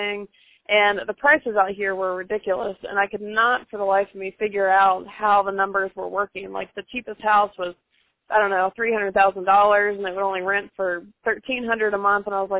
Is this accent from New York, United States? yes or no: no; Atlanta, Georgia, United States; moved away as an adult; also born or lived in Miami; now in California, United States; I'm actually from, I was born in Miami, but I grew up in Atlanta, so not too far from you, and I loved hearing the southern accent.